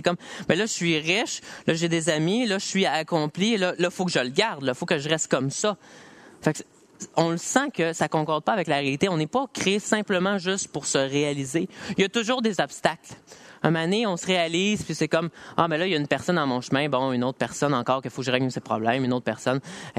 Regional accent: Quebec, Canada; On se bâtit notre propre évangile en tant que Québécois.

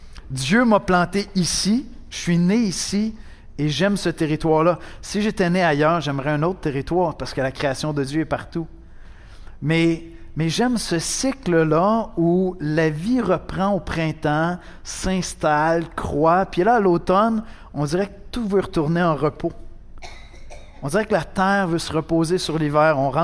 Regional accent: Montreal, Quebec, Canada; born there; Moi, je suis né au Québec, je suis né à Montréal, puis mes parents m'ont enseigné à aimer cette culture, même à aimer tout le territoire québécois.

